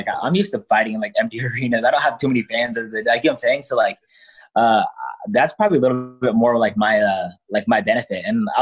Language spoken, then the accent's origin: English; Denver, Colorado, United States; I grew up in Denver, Colorado, and I started off as like a complete MMA fighter.